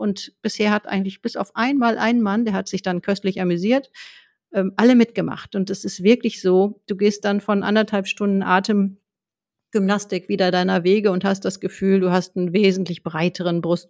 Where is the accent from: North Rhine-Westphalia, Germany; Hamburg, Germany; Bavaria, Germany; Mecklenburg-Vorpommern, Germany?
North Rhine-Westphalia, Germany; Dortmund; now in Wangerooge, Germany; ich bin 19 Jahre, komme ich aus Dortmund, habe ich da gelebt, aber ab da dann auch schon gleich Wangerooge.